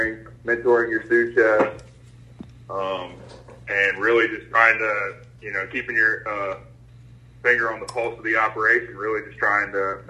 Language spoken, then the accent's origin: English; Ocean Springs, Mississippi, United States; You know, I'm a lifelong resident of the Mississippi Gulf Coast. I was born in Ocean Springs, Mississippi